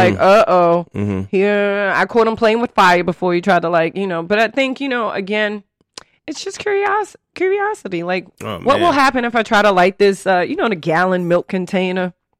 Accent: New York, United States; So I had to call my LA homies for a translation, because I'm from New York. We just say, yo, I'll fuck you up.

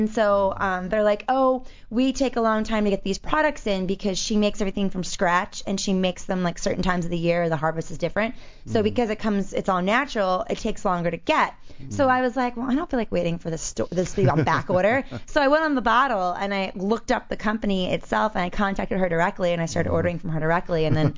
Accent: East Coast, United States; And I'm from the East Coast, so I grew up with it.

